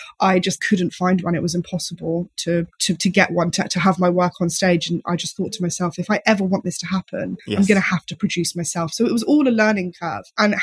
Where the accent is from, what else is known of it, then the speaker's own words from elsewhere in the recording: South East England, United Kingdom; You know, I'm from Kent originally, and they're not very well known down there. There's no pub theatres really in Kent from where I'm from.